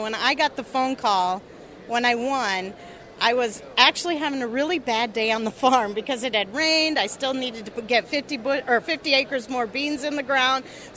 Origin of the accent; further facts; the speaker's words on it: Hampton, Iowa, United States; I'm from Hampton, Iowa.